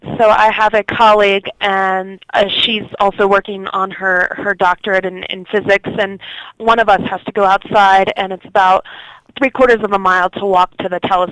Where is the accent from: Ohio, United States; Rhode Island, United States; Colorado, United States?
Ohio, United States; I am originally from Ohio, so not too far from you guys. And we did have cold winters there, and I went to college at MIT in Boston, and got quite cold there.